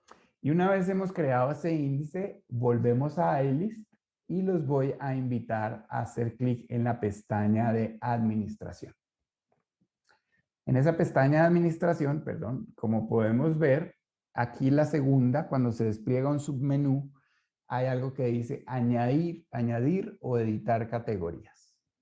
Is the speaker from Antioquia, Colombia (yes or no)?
no; Santander, Colombia; Yo soy santandereano, me entiendo con los santandereanos